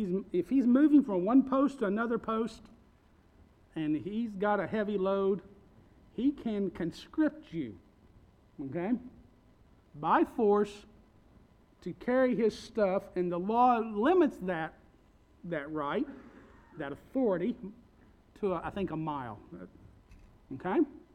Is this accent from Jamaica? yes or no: no; Kentucky, United States; I was from West Kentucky